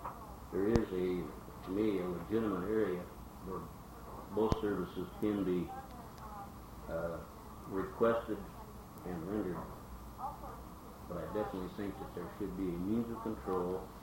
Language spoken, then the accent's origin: English; North Dakota, United States; a little frail native girl who grew up about 60 miles north of where I grew up in North Dakota